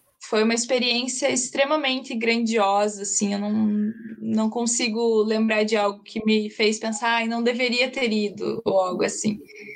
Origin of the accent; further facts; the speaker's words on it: Brazil; me identificava como brasileira, que eu não conseguia falar, eles sempre perguntavam também.